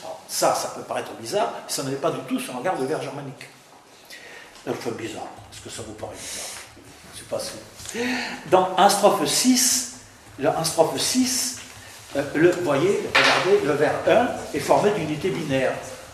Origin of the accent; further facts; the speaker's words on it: Nouvelle-Aquitaine, France; moi personnellement je suis plutôt de l'Aquitaine